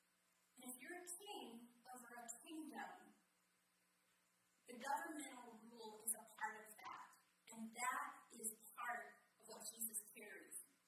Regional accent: United States; And I don't know about you, growing up in America, you know, kings, kingdoms, the most I've seen it is on Hallmark shows.

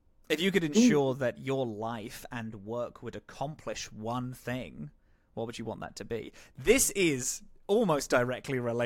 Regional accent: London, United Kingdom; also born or lived in Cardiff / Brooklyn; now in Toronto, Canada; I grew up in London, I then moved to Cardiff, which admittedly is a tiny, tiny city, but I grew up, then I moved to Cardiff. Then I went to Toronto, then I was in Brooklyn for a very long time. Currently working on going back into Brooklyn as I'm back in Toronto for the second.

